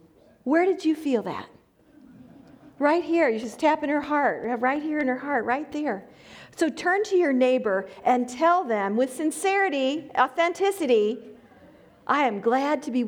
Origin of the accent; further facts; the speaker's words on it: Peoria, Illinois, United States; now in Waco, United States; I'm from Waco, Texas. I don't have the y'all drawl, so maybe you can tell I'm not from Waco originally. I'm from Illinois, Peoria, Illinois, a little town about 2 hours south of Chicago.